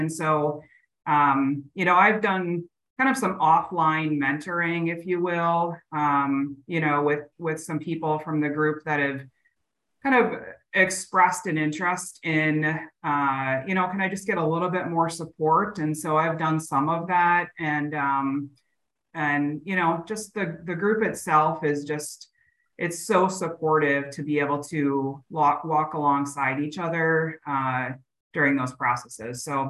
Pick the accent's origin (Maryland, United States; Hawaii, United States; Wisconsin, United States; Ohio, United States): Wisconsin, United States; you know, we're from Wisconsin. So, you know, we're traveling many states away.